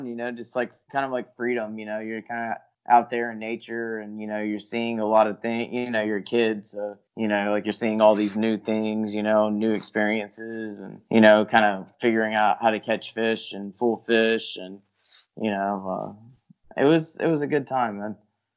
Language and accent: English; Houston, Texas, United States; And then I guess when I was 16, we moved to West Texas. So we moved from the Houston area out closer to Lake Amistad.